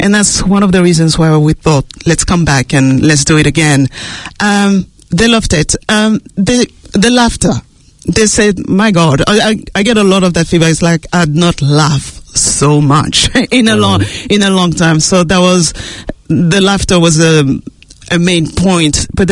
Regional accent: Martinique, France; English is a second language; moved away as an adult; also born or lived in London; now in New Zealand; Look, I'm from Martinique, the French-speaking Caribbean, and I moved here in Aotearoa in 2017

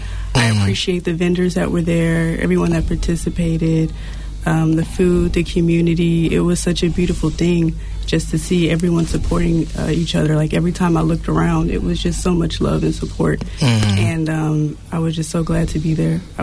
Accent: Houston, Texas, United States; now in Auckland, New Zealand; I come from the States, Houston, Texas, to be specific. I came to Auckland, New Zealand to pretty much learn more

